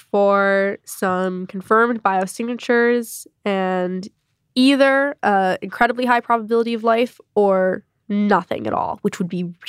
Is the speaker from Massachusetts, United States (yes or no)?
yes; Greenfield, Massachusetts, United States; My hometown is pretty nice, Greenfield, Mass. It's quiet, small, good view.